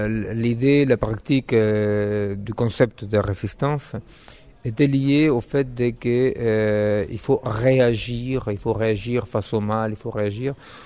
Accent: Argentina; J'ai commencé très très jeune en tant que membre de la guérilla guevariste chez moi en Argentine.

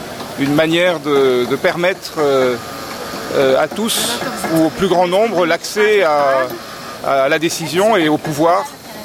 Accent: France; je viens de France.

